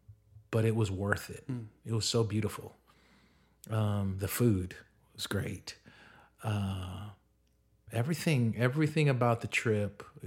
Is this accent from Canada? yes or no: no; Samoa; me growing up in Samoa, I didn't learn about any of that, let alone American history.